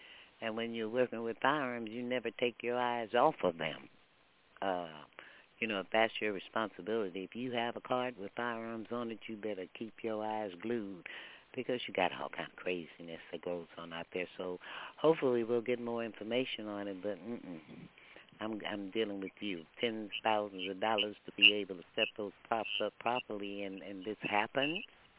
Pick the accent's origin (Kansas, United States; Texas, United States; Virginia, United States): Texas, United States; because, you know, I'm a Texan. And I was raised